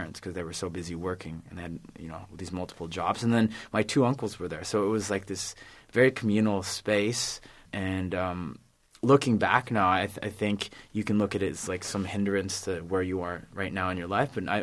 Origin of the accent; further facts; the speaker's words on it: Oregon, United States; So we grew up in Oregon. And I grew up in this house. It was a three-bedroom house.